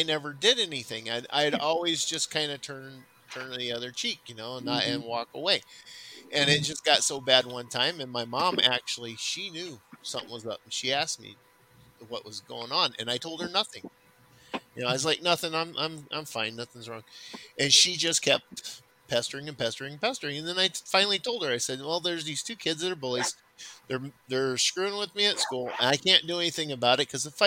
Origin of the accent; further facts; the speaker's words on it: California, United States; Yeah, well, I'm a transplant from California, so.